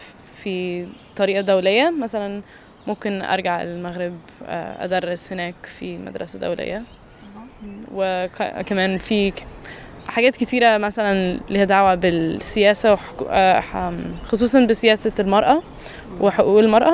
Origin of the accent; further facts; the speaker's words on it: Egypt; أنا مصرية